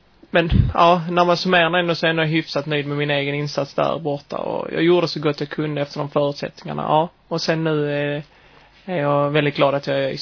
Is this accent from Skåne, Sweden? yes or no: yes; Skåne, Sweden; Ja, jag är skåning från början. Uppvuxen där nere